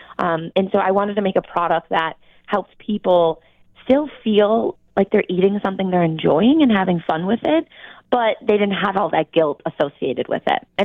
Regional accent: Buffalo, New York, United States; I was actually born and raised in Buffalo, which I'm so proud of.

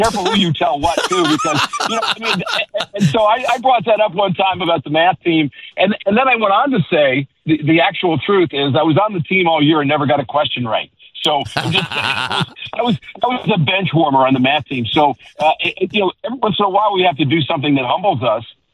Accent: New York, United States; I grew up about 70 miles north of New York City, but we were scared to death of the city.

